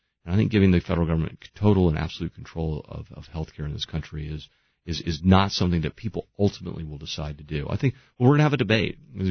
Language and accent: English; United States; growing up in America in the 80s